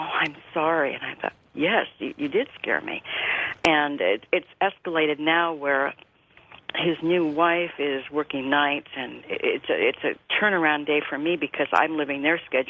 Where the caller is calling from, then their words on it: California, United States; I'm about 3 miles south of San Francisco.